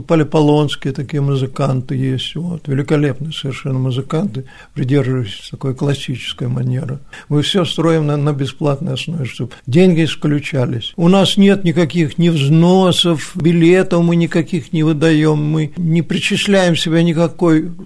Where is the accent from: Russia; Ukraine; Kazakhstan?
Ukraine; born there; Я этнически даже не русский человек, я родился на Украине.